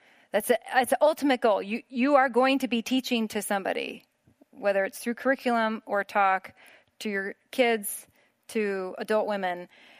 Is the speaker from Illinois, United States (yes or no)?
yes; Chicago, Illinois, United States; now in Philadelphia, United States; I'm from Chicago. I'm Midwestern. So I read scripture through that lens. And moving to Philadelphia opened my eyes to some other frameworks that East Coast people have that are different.